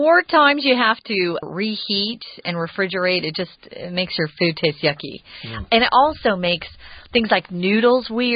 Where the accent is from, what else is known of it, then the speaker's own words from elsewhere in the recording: United States; I grew up in America, so I think of eating utensils as Western.